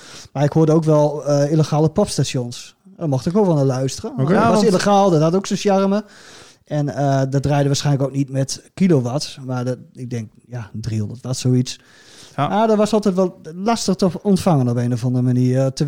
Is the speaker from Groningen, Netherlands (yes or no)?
yes; Hoogezand-Sappemeer, Groningen, Netherlands; bij ons in Hoogstandsappenmeer